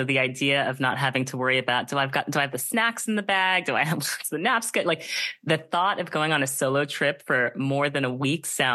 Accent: New York City, New York, United States; now in Los Angeles, United States; And as a New Yorker who now lives in Los Angeles, I've been here for one full year.

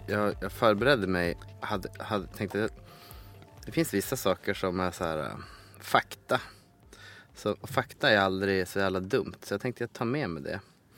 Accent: Umeå, Västerbotten County, Sweden; now in Stockholm, Sweden; jag hade bott utanför Södermalm sen jag flyttade till Stockholm. Så jag är ju från Umeå

